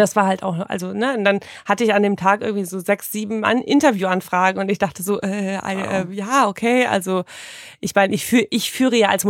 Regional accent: Hamburg, Germany; Wir kommen auch aus Hamburg.

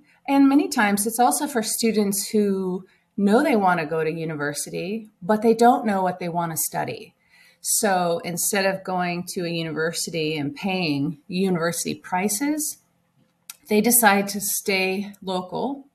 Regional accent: Auburn, Washington, United States; Well, first of all, most importantly, Auburn is my hometown.

